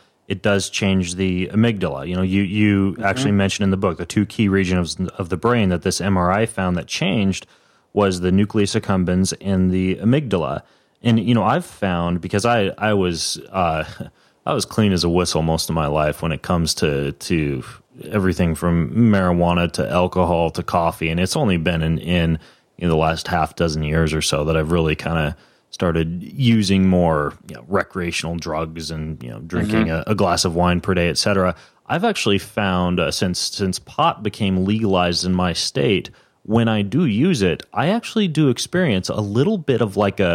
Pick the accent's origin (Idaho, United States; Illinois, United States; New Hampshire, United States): Idaho, United States; And I grew up in North Idaho attending demolition derbies and rodeos.